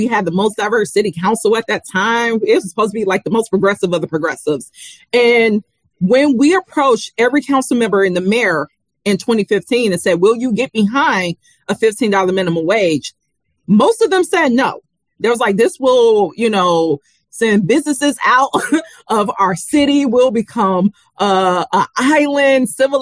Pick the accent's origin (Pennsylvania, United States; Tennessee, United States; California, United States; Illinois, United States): Illinois, United States; Chicago; So for me, again, you know, growing up in Chicago, I know policing happens in largely Black working class communities